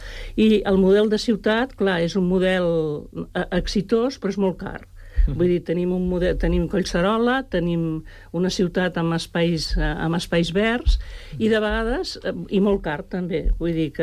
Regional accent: Sant Cugat, Catalonia, Spain; He de confessar que sóc filla de Sant Cugat, he viscut tota la vida aquí

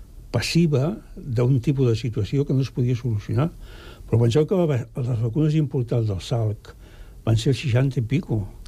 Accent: Barcelona, Catalonia, Spain; jo recordo nens i nenes del meu barri, a Gràcia, a Barcelona

